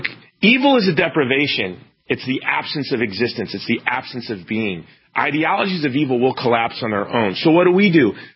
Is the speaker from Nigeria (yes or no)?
no; United States; as an American, I have more to do with the security and safety of Christians in Syria and Iraq